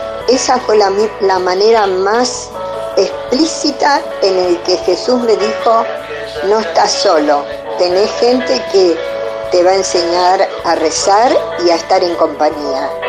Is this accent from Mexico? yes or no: no; Buenos Aires, Argentina; Soy de Ciudad de Buenos Aires.